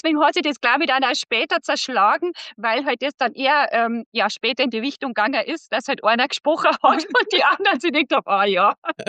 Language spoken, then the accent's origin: German; Bavaria, Germany; now in Austria; Ich komme aus Bayern, was man wahrscheinlich an der Stimme nach dann auch hört. Also wohne aber in der Nähe von Salzburg, 10 Kilometer weg von Salzburg. Ich wohne auf dem Land mit 3 Kindern und Mann auf einem Biobauernhof.